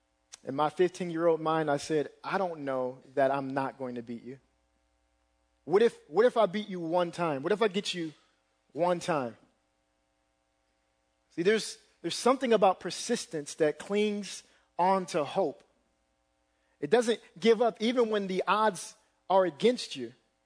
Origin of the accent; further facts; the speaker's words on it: Waterloo, Iowa, United States; I'm from Waterloo. I see my sister just came in. Woo, Waterloo. I went to Iowa State.